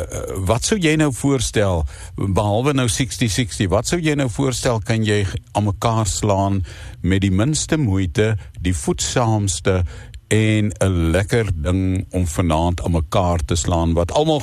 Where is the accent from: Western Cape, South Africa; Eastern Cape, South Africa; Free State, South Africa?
Eastern Cape, South Africa; ek kom uit die Oos-Kaap uit, daar's Kraddokse wêreld, so mos in Oos en Queenstown en Port Elizabeth, Kliberga.